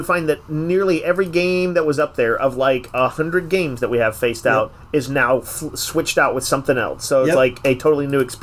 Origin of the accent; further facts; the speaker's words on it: Texas, United States; which, as a Texan, as a Southerner, I was pleased to see.